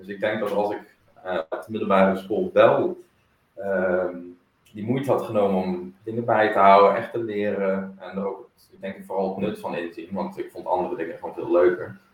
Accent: Elst, Gelderland, Netherlands; Dus ik kwam natuurlijk uit Elst, dus ik had nooit in Nijmegen gewoond.

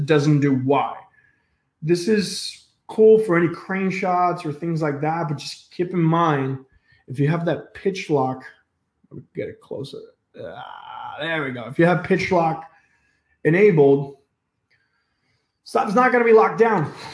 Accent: India; I am from India.

